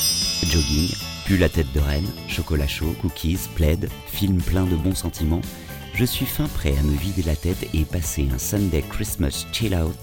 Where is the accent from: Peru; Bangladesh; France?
France; Paris, Île-de-France; j'ai 43 ans, je suis parisien, célibataire et comédien.